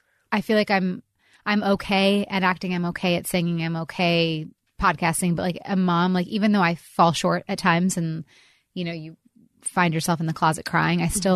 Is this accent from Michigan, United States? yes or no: yes; Michigan, United States; I grew up in Michigan. I loved it. We grew up in a really small part of the town.